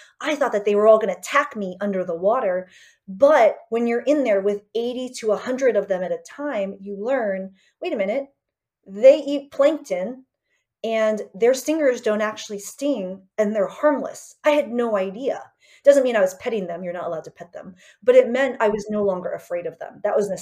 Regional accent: San Diego, California, United States; I have been lucky to be around that growing up in San Diego and elsewhere

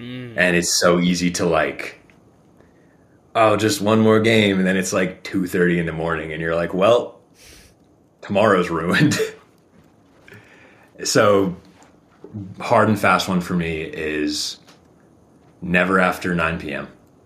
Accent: Maine, United States; I only learned, despite growing up in Maine, like by one of the East Coast famous mountains, I only learned to ski like 4 years ago

